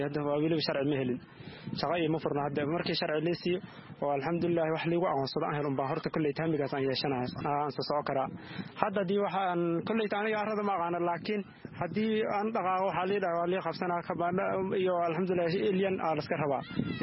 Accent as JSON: {"language": "Somali", "town": "Bu'aale", "region": "Middle Juba", "country": "Somalia", "said": "waxaan ka imaaday soomaaliya bu-aale, waxaan imaaday bisha sagaalaad."}